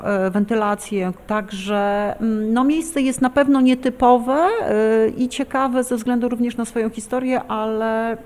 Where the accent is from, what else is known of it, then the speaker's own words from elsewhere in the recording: Lublin, Lublin Voivodeship, Poland; now in Wrocław, Poland; przyjechałam do Wrocławia z Lublina.